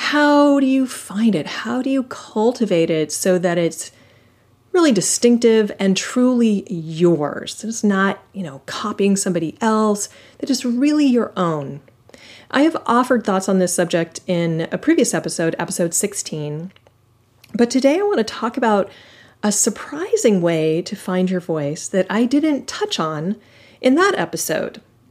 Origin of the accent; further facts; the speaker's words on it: Palo Alto, California, United States; When I was 16, I took my first jazz dance class at a private studio in my hometown of Palo Alto, California